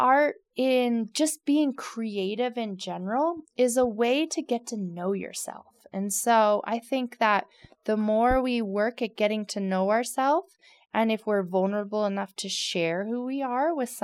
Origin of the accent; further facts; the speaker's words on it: Pennsylvania, United States; now in Carbondale, United States; I'm from the East Coast, outside of Philadelphia, but I've lived in Carbondale for almost 10 years now.